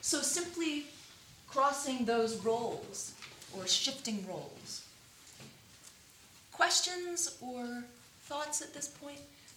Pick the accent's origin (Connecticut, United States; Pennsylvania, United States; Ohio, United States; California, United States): Pennsylvania, United States; Philadelphia; I'm from the East Coast. Philadelphia, Quakers that go back a long time.